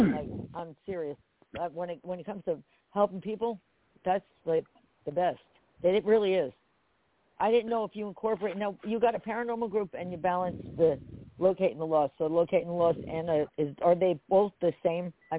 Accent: Perth Amboy, New Jersey, United States; Originally, Perth Amboy, New Jersey, right across from Staten Island.

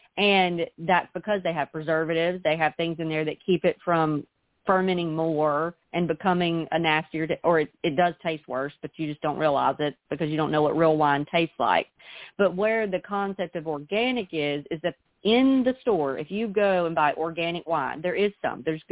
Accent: Tuscaloosa, Alabama, United States; I think that's how you say it. I'm from the South, so I just look at the words.

